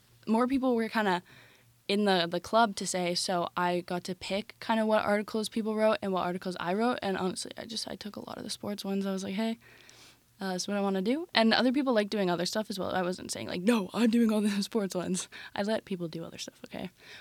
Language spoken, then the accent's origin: English; Ottawa, Ontario, Canada; My second option was Carleton University because I'm from Ottawa and they have a really good journalism program.